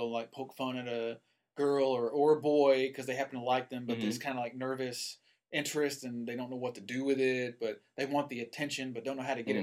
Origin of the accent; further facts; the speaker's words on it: Cedar Grove, Tennessee, United States; I'm from Cedar Grove, Tennessee. You've heard of it, right?